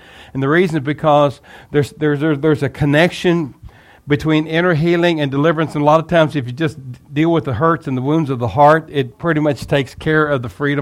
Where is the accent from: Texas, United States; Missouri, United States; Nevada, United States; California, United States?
Texas, United States; also born or lived in US West Coast; I'm from Texas. I don't know if you can tell by the accent or not. It's not South New York. We moved back to Texas in 2014. We pastored on the West Coast for 32 years